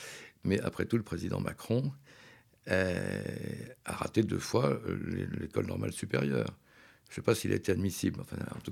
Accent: Lyon, Auvergne-Rhône-Alpes, France; moved away as an adult; now in Paris, France; je suis lyonnais d'origine, mais je suis un migrant de l'intérieur, donc ça fait 40 ans que je vis à Paris

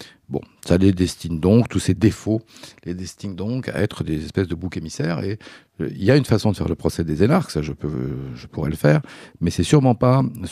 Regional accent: Lyon, Auvergne-Rhône-Alpes, France; D'abord, je suis lyonnais.

